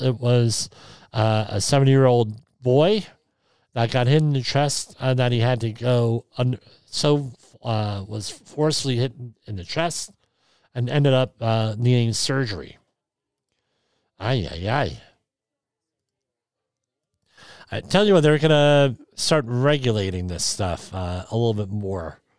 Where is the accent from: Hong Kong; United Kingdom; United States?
United States; Woodbridge, New Jersey; In my hometown of Woodbridge, New Jersey, they used to have advertisement for a local restaurant, the Rio Diner, world-famous Rio Diner, by the way.